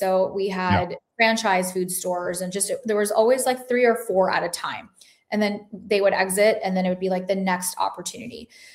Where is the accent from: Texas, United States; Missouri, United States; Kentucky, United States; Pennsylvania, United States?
Texas, United States; Dallas; also born or lived in Chicago; now in Florida, United States; I was born in Chicago. I grew up in Dallas. I moved to Florida.